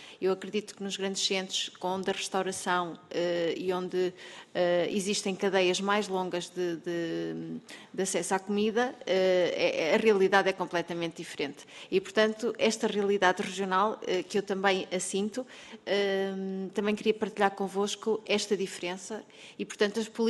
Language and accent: Portuguese; Bragança, Portugal; Eu sou transmontana, sou do Distrito de Bragança